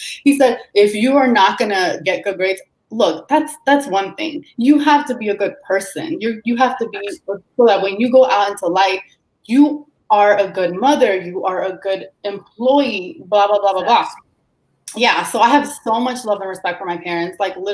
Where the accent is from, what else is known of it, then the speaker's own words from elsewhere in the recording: Atlanta, Georgia, United States; I am from Atlanta.